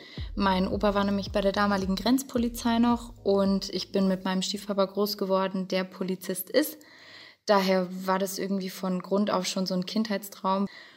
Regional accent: Berlin, Germany; Also ich bin in Berlin groß geworden

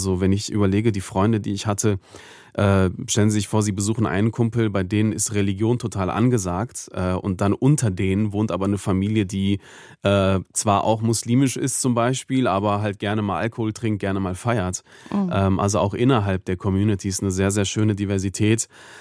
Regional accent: Duisburg, North Rhine-Westphalia, Germany; Ein wunderschöner Ort. Ein Ort, der sehr divers ist, sehr unterschiedlich ist, sehr solidarisch ist

